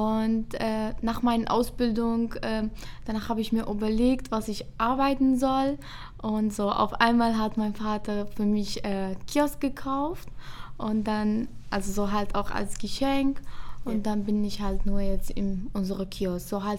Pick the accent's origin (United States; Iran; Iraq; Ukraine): Iraq; first language Arabic; German is a second language; Ich bin 24 Jahre alt. Ja, ich komme aus dem Irak und ich rede Arabisch noch, Deutsch auch.